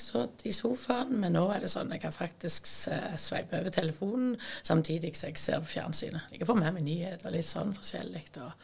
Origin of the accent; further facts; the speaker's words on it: Vigrestad, Rogaland, Norway; Jeg kommer fra Vigrest.